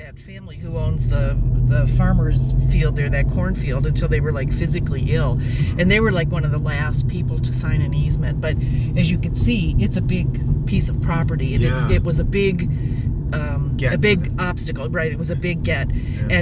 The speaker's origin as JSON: {"language": "English", "town": "Euclid", "region": "Ohio", "country": "United States", "tie": "born or raised there", "said": "And I was originally from Euclid, and I mean, that's where I grew up. So I still had family living here."}